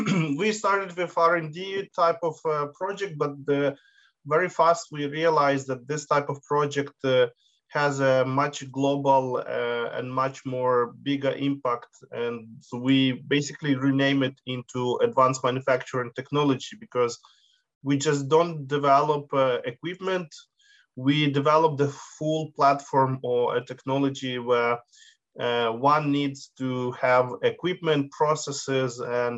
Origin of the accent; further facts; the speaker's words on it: Ukraine; I am originally from Ukraine, where I also got a master degree in micro nanotechnology